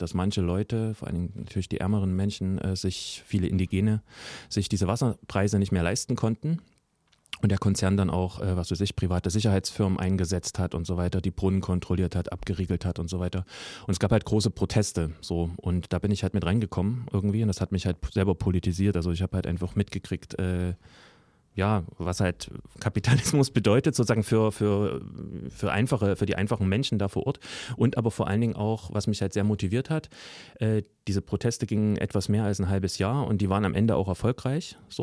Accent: Chemnitz, Saxony, Germany; now in Leipzig, Germany; bevor ich nach Leipzig gekommen bin, ich komme aus Chemnitz ursprünglich

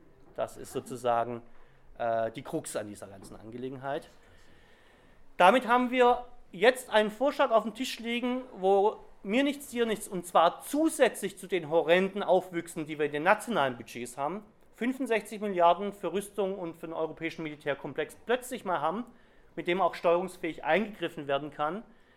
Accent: Baden-Württemberg, Germany; Ich komme ja aus Schwaben

